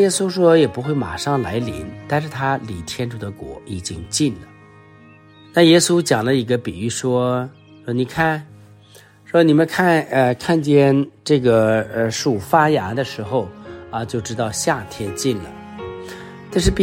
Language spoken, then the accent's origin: Chinese; China; 比如说我们中国人说前一天晚上太阳落在云中那第二天就会下雨。